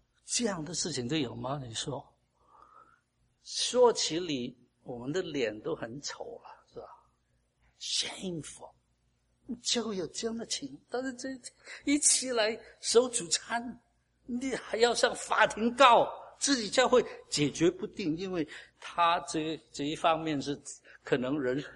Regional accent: China; 我们中国人有时候，特别人家不听我们的话的时候呢，不大高兴

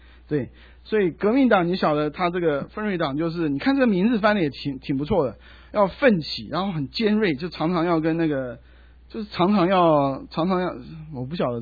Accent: Pingtung, Pingtung County, Taiwan; now in United States; 那个风在我的老家屏东叫落山风，那个很厉害的

